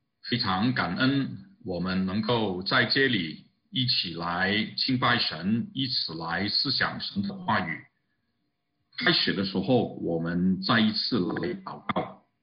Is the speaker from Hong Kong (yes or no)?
no; Canada; 我们加拿大人相信也知道了